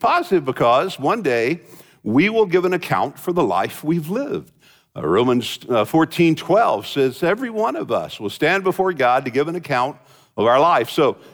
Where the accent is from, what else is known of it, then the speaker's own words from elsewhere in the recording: Fort Worth, Texas, United States; Now, I grew up here in Fort Worth. And when I grew up in Fort Worth, we had 4 stations, 4 channels.